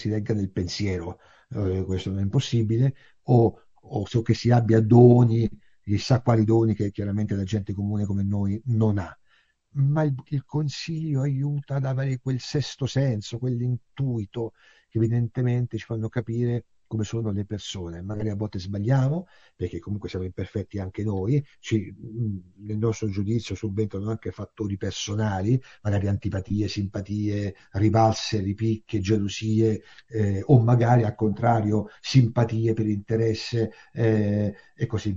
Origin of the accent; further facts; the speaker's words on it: Rome, Lazio, Italy; Io personalmente, essendo di Roma, anche se oggi non vivo più a Roma, ma sono di Roma